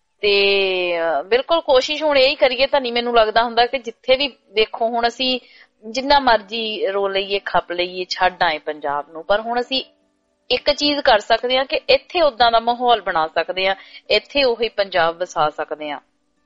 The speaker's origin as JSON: {"language": "Punjabi", "region": "Punjab", "country": "India", "said": "ਜਦੋਂ ਪੰਜਾਬ ਚ ਹੋਈਦਾ ਸੀਗਾ ਰਹੀਦਾ ਸੀ ਉਦੋਂ ਐ ਲੱਗਦਾ ਹੁੰਦਾ ਸੀ ਵੀ ਸਾਲ, ਜਿੱਦਾਂ ਮੈਂ ਦੁਆਬੇ ਤੋਂ ਹੁੰਦੀ ਸੀ"}